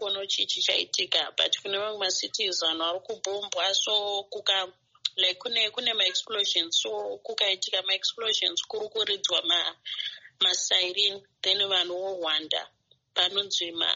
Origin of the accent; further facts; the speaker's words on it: Zimbabwe; English is a second language; now in Ukraine; I'm from Zimbabwe.